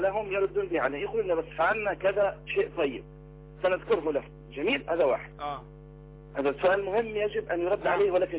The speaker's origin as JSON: {"language": "Arabic", "country": "Egypt", "said": "كمصريين عرب"}